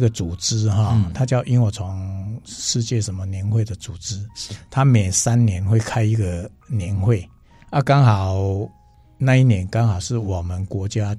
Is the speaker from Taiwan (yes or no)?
yes; Taiwan; now in Taichung, Taiwan; 因为我住台中，我是住公寓，那我老家是在乡下，